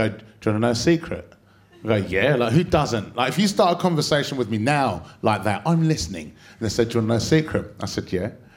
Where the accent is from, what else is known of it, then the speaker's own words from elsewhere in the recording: London, United Kingdom; I came up here in 2019 and I'm from North London.